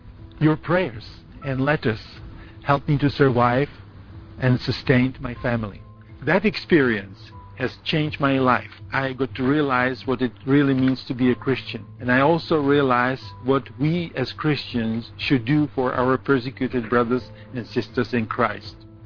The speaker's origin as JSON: {"language": "English", "country": "Czechia", "said": "from the Czech Republic."}